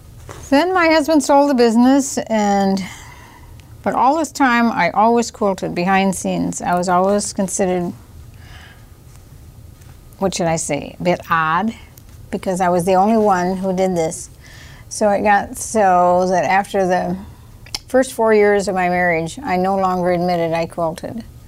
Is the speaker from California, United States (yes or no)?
no; Wisconsin, United States; moved away as an adult; now in Austin, United States; I lived in Wisconsin 20 years. And then I taught school in Dodgeville, Wisconsin 1 year. And then I was married the next year, which was 1940. And then we moved to Austin, Minnesota